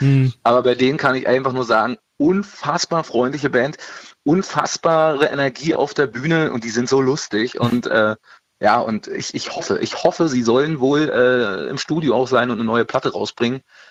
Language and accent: German; Berlin, Germany